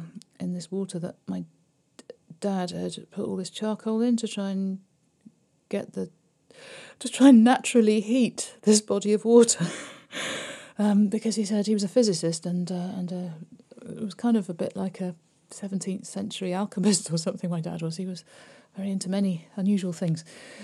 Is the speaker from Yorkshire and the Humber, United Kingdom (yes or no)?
no; Birmingham, West Midlands, United Kingdom; we found out we both came from Birmingham. So I said, why don't we do an EP about, like, growing up in Birmingham